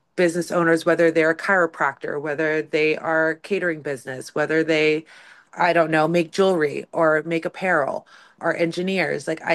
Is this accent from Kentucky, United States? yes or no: no; South Carolina, United States; now in Tucson, United States; growing up in South Carolina, there were Black people everywhere. Like, I never felt out of place.